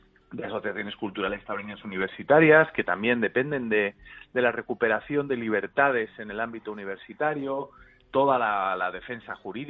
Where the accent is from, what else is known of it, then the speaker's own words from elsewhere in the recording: San Sebastián, Basque Country, Spain; hoy es el día en que llego a San Sebastián.